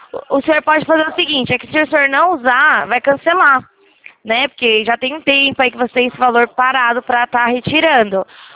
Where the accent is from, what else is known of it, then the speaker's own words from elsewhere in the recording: São Paulo, Brazil; Isso, eu sou de São Paulo. DDD11.